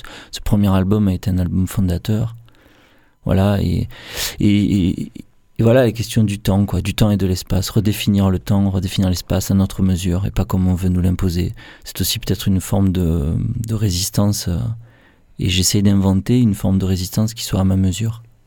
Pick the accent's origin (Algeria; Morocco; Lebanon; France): France; Marseille, Provence-Alpes-Côte d'Azur; je viens des quartiers nord de Marseille